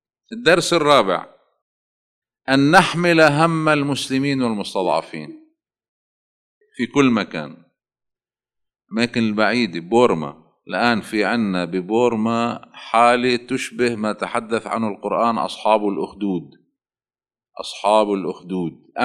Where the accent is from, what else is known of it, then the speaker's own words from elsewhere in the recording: Yater, South Governorate, Lebanon; also born or lived in Najaf, Iraq; أنا معايش هالمرحلة، جيت من النجف سنة 67 وكنت في ياطر وصارت النكسة